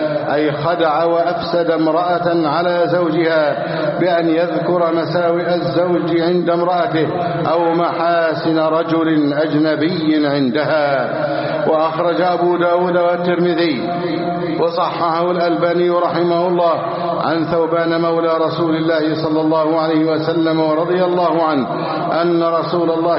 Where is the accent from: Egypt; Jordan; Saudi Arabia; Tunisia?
Egypt; بلدنا مصر